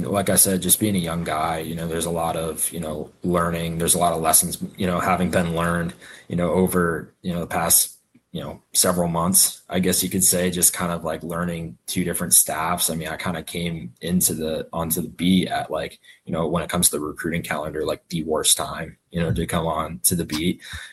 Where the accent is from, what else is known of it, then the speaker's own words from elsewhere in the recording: Scranton, Pennsylvania, United States; also born or lived in Louisiana; So I'm originally from up there, born and raised in Pennsylvania. And of course I went down to Louisiana for school